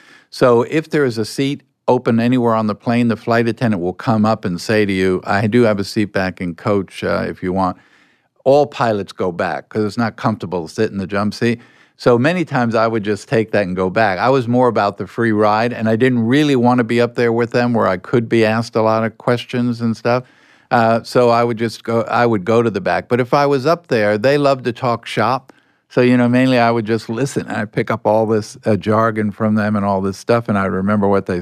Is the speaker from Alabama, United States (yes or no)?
yes; Alabama, United States; accent: Southern; Oh, yeah, I was born and raised in Alabama.